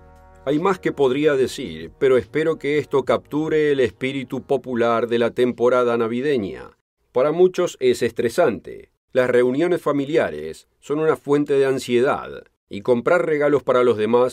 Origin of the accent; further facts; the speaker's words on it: United States; permítame enfocarme en las que yo como estadounidense estoy familiarizado.